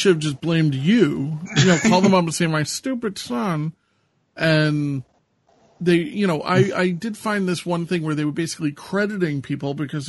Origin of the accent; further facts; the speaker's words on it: Queens, New York, United States; I'm from Queens.